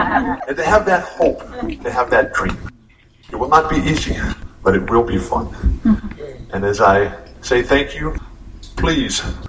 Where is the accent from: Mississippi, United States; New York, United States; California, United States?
California, United States; La Mesa; I'm from La Mesa. I went to Helix.